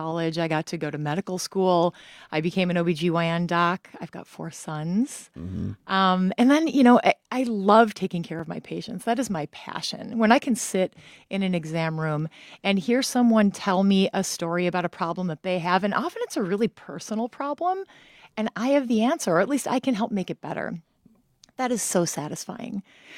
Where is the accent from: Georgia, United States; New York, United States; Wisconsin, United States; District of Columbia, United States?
Wisconsin, United States; Kaukauna; I grew up in Kaukauna, Wisconsin, just south of where we are. I'm a proud ghost.